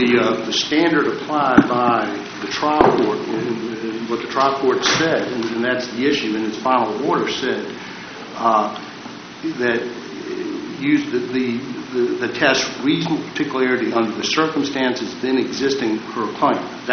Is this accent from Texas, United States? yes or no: no; Danville, Virginia, United States; I'm an attorney from Danville, Virginia